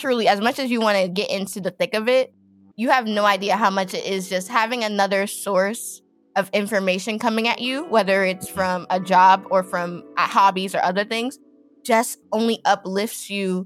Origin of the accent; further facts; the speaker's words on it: New York, United States; You're from New York, because I'm from New York.